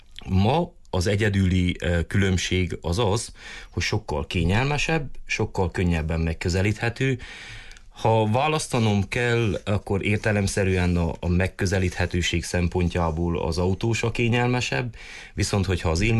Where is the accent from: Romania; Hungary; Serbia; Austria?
Romania; Băile Tușnad, Harghita; én Tusnádfürdői vagyok, Tusnádfürdőn nőttem fel, és Tusnádfürdői lakósként, főleg így már tinédzser korba